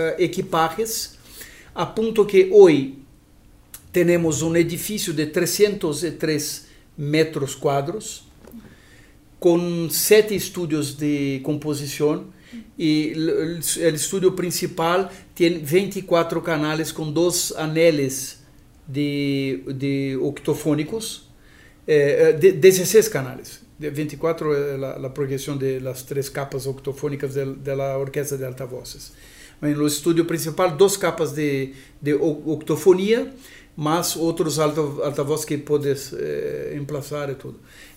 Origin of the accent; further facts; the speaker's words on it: Brazil; Spanish is a second language; Yo viví algunos años en Europa. Cuando regresé en Brasil, 92, mitad de 92, encontré en mi país una absoluta ausencia de instituciones musicales para la música electroacústica.